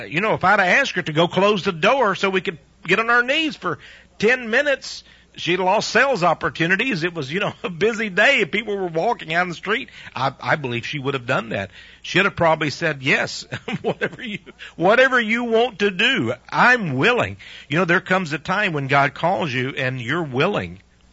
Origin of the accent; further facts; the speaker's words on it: Texas, United States; she asked me, where are you from? I said, Texas.